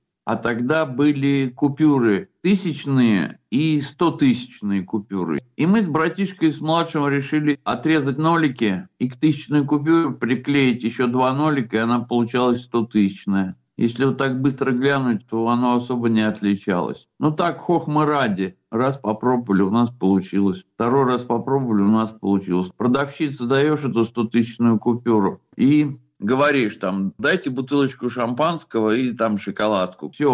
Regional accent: Saratov, Saratov Oblast, Russia; Ну и все, я вернулся из Оренбурга опять туда, к себе в Саратов

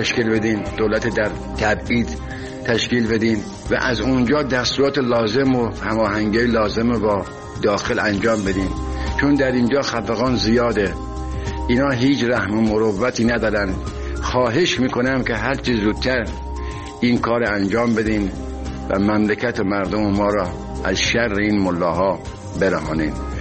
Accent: Iran

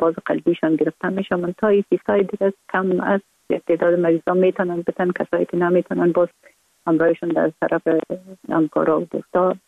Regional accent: Kabul, Afghanistan; born or raised there

